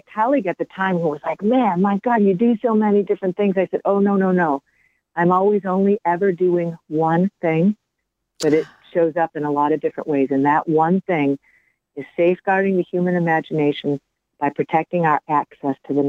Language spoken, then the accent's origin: English; Michigan, United States; I mean, I grew up in Southeast Michigan, then I moved up here in 2002.